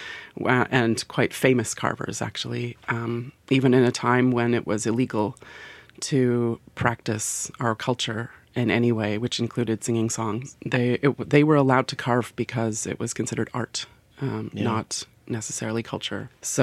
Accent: British Columbia, Canada; Out west, growing up on Vancouver Island, people often said, "Are you native? Are you Indigenous?"

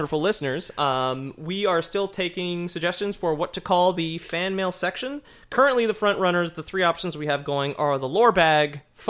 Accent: Canada; We're Canadian. We don't know everything about that.

